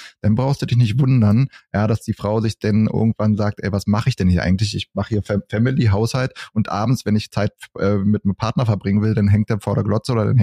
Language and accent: German; Berlin, Germany; born there; ich bin ja gebürtiger Berliner